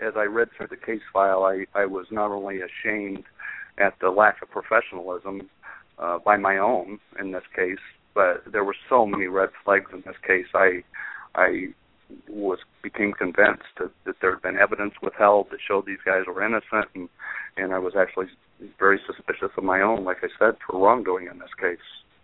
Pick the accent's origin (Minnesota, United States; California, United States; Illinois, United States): Illinois, United States; Chicago; I came from the Chicago area. I'm very proud of the Illinois State Police, and I still am.